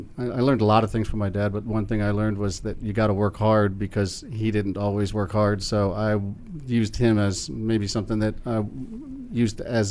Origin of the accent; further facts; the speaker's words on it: Scranton, Pennsylvania, United States; The effect of Scranton wasn't much. Scranton is a small town, very big on sports.